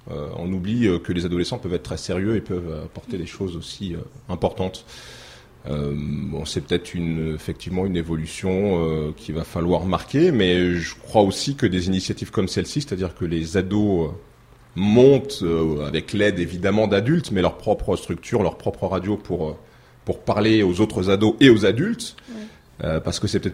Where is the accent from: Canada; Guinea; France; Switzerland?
France; Tours, Centre-Val de Loire; Moi, je suis né à Tours, j'ai grandi à Tours et j'ai fait mes études à Tours.